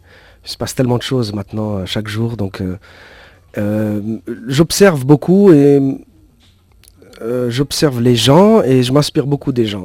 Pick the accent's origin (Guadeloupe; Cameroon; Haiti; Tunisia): Tunisia; also born or lived in France / Germany; Je suis Tunisien, on has Tunisi. Je suis français, de ma mère, je suis français et je suis... Par mon expérience, je suis aussi un Allemand, un germanique.